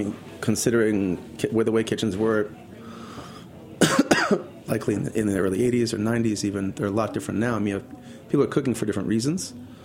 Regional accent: New Jersey, United States; Yeah, I grew up in New Jersey.

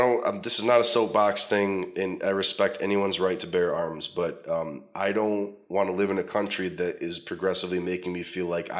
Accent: Cleveland, Ohio, United States; but yeah, I'm from Cleveland.

